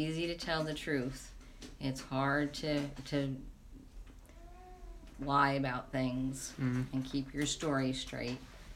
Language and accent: English; Princeton Junction, New Jersey, United States; I grew up in Princeton Junction, and I lived on the same street for about 20 years.